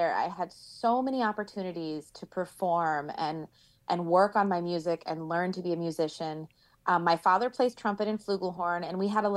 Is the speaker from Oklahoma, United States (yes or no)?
yes; Norman, Oklahoma, United States; I am from Oklahoma. I'm from Norman, Oklahoma, which makes me a Sooner if you guys are a college football fan.